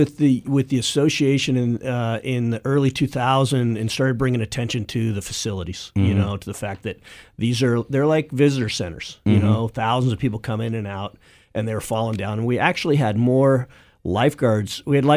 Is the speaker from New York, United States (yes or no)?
no; California, United States; Yeah, I grew up in Orange County. I grew up in a time when it was still orange groves and wheat fields, and it was a great place to grow up.